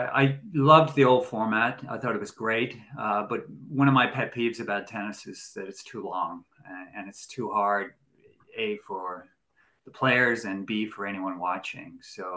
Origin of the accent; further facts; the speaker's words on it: Sutton, Leinster, Ireland; So, growing up in Sutton, super dialed into watching the Davis Cup.